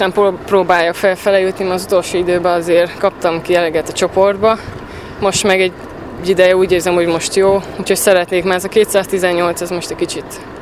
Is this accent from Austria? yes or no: no; Sfântu Gheorghe, Covasna, Romania; now in Hungary; Úgyhogy most Magyarországon így egyedül szülei, meg otthon Sepsiszentgyörgyön.